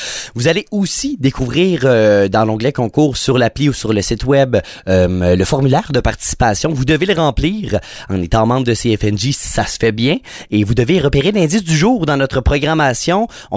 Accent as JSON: {"language": "French", "region": "Quebec", "country": "Canada", "said": "mais on en a des bleuets chez nous dans la Naudière."}